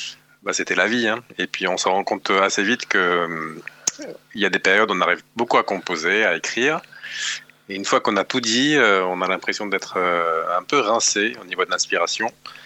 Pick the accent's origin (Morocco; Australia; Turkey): Turkey; Moi, j'ai grandi en Turquie